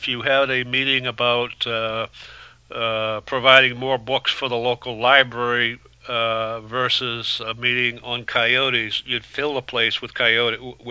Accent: East Gloucester, Massachusetts, United States; growing up in East Gloucester, if you had a problem with coyotes, you simply trapped them and you put them in the car

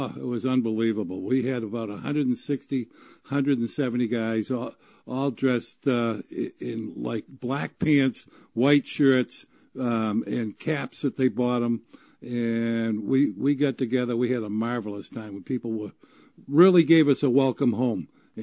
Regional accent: Lynn, Massachusetts, United States; I can remember growing up, I grew up in Lynn

